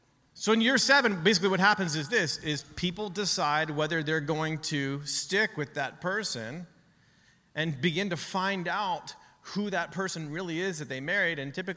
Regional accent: Canada; I'm a Canadian.

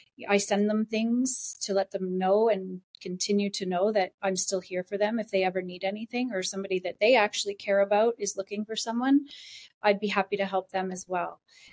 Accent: Riverside, California, United States; I grew up in Riverside, and I just love it there. So I come from a big family.

